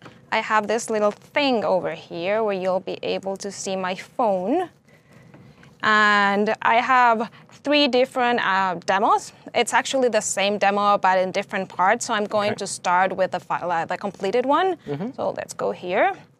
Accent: Chile; And I come from Chile.

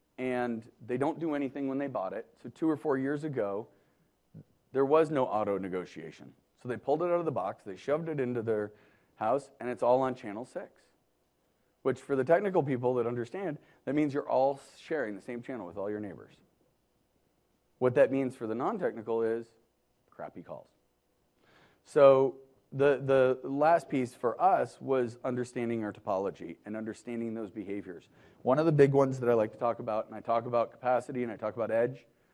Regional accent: Toronto, Ontario, Canada; now in Seattle, United States; I'm from Toronto, so I know snow.

